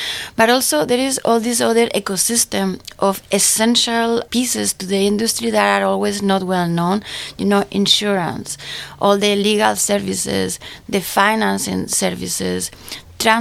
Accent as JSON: {"language": "English", "country": "Spain", "said": "I am originally from Spain, and I always wanted to be an engineer, and I always wanted to work in energy. So I went to school in Spain"}